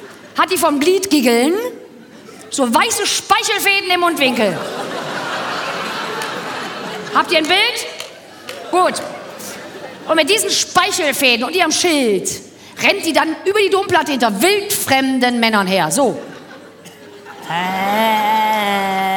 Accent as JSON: {"language": "German", "town": "Cologne", "region": "North Rhine-Westphalia", "country": "Germany", "said": "Und wir sind aus Köln."}